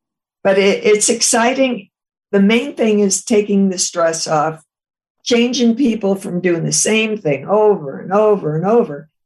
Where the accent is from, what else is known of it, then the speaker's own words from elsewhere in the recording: Chicago, Illinois, United States; I mean, I'm from Chicago. A Pepsi was my thing.